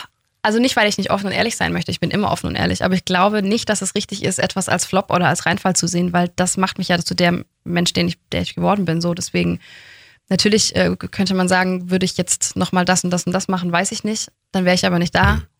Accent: Backnang, Baden-Württemberg, Germany; born there; Nein, es ist im Schwabenland.

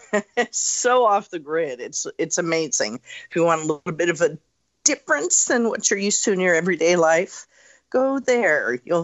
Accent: California, United States; knows that I'm from California, so I'm not judging.

